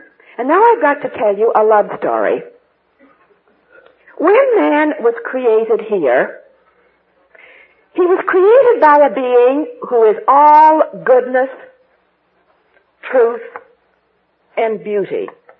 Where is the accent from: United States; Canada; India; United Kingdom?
Canada; New Hamburg, Ontario; born there; So when I was born there in New Hamburg, I was a little bit of truth, goodness, and beauty.